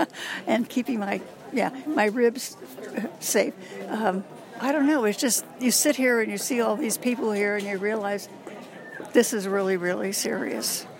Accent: Santa Rosa, California, United States; Santa Rosa, California. Santa Rosa, but I live out in Oakmont.

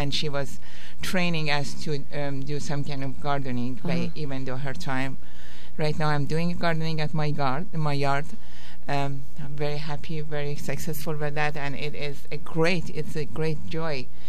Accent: Isfahan, Iran; Oh, I grew up in Isfahan, which is okay. The second largest city in Iran, very close to Tehran. I am coming from a very educated family.

